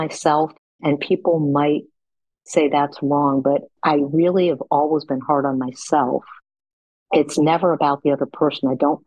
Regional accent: Shaker Heights, Ohio, United States; And so we both had had the incredible childhood growing up in Shaker Heights

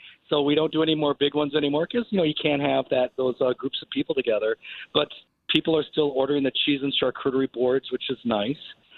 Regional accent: Wisconsin, United States; So, you know, I'm from Wisconsin. We only have 6 sandwiches.

